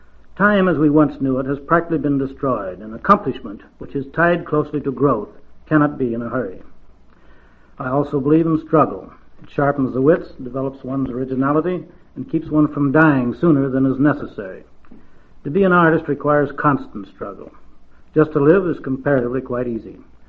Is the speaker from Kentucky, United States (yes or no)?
no; Nebraska, United States; I was born in Nebraska and raised on the prairie by my grandparents, who gave me what few beliefs I have.